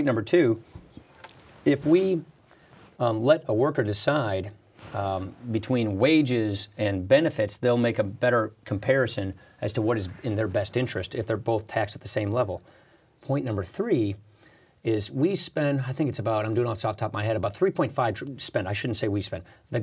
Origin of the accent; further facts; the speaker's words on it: Wisconsin, United States; Look, I come from Wisconsin. It's a little different than California